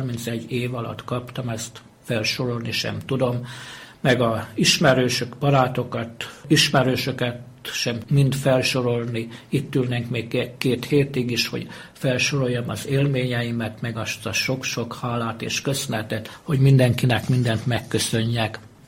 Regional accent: Szombathely, Vas, Hungary; a szülővárosomban érkezem, onnan indultam, odaérkezem is vissza

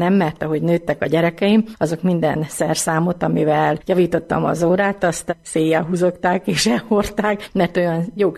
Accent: Debrecen, Hajdú-Bihar, Hungary; born there; én debreceni születésű vagyok, és úgy kerültünk át, hogy 4 év után apukám meghalt, de már közben mi építkeztünk Debrecenben

